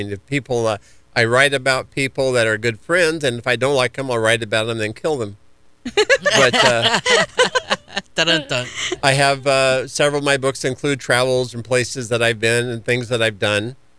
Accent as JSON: {"language": "English", "region": "California", "country": "United States", "tie": "born there", "also_born_or_lived": "Las Vegas / Winter Park / Fort Lauderdale", "said": "I was born in California. And like you mentioned, 17 years in Las Vegas. And then my work moved me out to Winter Park, Florida."}